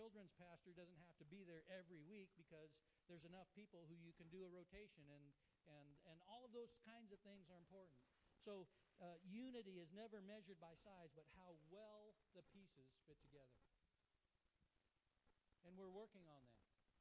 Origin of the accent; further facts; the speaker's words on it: Kodiak, Alaska, United States; And I grew up in Kodiak in small churches.